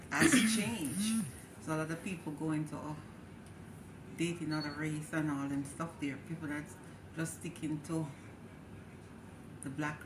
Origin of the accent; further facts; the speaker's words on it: Jamaica; I'm a Jamaican. I'm not here to burn nobody out.